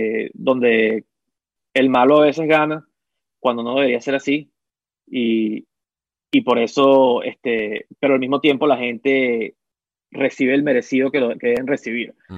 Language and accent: Spanish; Venezuela; yo creciendo en Venezuela, yo quiero hacer una película que cruce fronteras